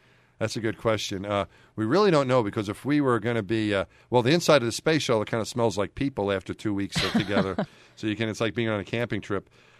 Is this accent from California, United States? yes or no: no; New York, United States; But, yeah, I'm from New York, and so my team growing up, as you said, was the Mets.